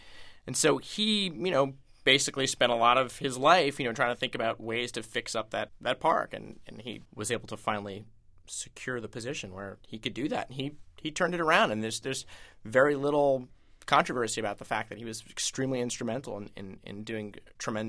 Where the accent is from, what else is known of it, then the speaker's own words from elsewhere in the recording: Manhattan, New York, United States; But I grew up in Manhattan, lived here my whole life